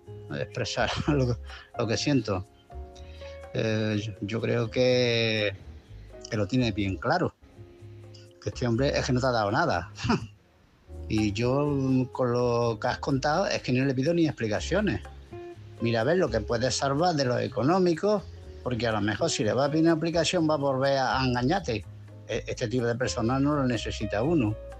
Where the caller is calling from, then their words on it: Málaga, Andalusia, Spain; de Málaga.